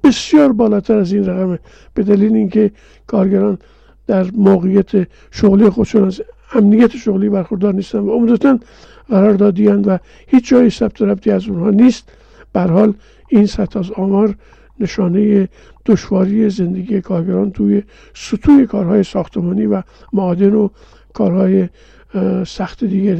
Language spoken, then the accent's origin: Persian; Langarud, Gilan, Iran; از شهر خودم که درش در واقع موطن من لنگرود یاد میشه